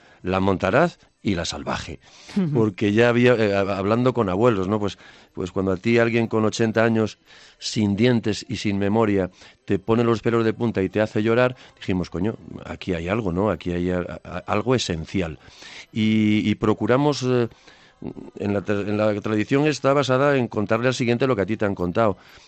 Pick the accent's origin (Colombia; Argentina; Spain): Spain; Castile and León; Sí, claro, estábamos pidiendo agua, en mi pueblo hay un pantano y luego nos quejamos de que no llueve.